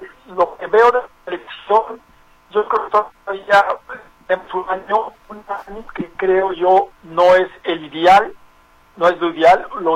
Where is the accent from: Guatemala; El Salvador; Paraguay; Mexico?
Mexico; todos sabemos el país que es, el país que tenemos, lo que somos como mexicanos